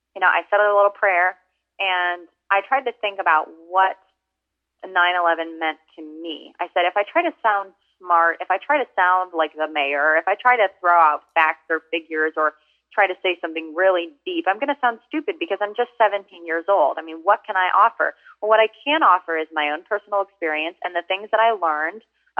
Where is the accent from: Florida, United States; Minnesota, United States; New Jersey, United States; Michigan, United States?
Michigan, United States; That was the county that I grew up in Michigan. I was 17 years old.